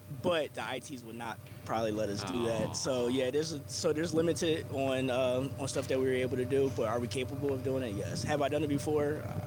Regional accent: Philadelphia, Pennsylvania, United States; Originally Philadelphia, PA. Right.

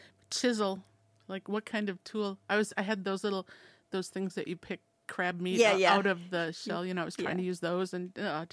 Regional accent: United States; as an American, my expectation when I cut into something that looks like banana bread

